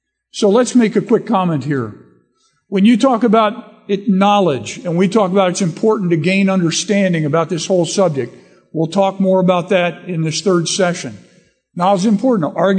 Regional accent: Virginia, United States; also born or lived in La Plata, United States; I grew up in Northern Virginia all my life except for 3.5 years in La Plata, Maryland.

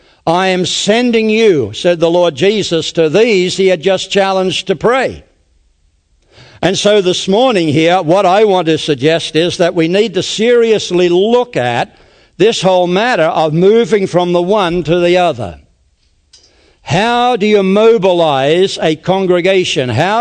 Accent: Australia; But nevertheless, we are from Australia. We tell folks we're half and we're half.

